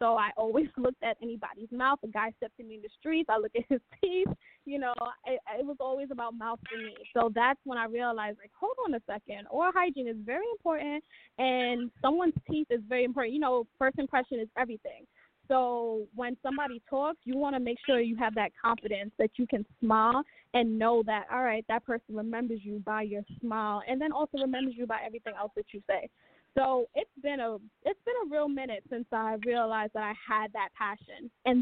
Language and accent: English; Queens, New York, United States; with Stunning Whites by FD. I am from Queens.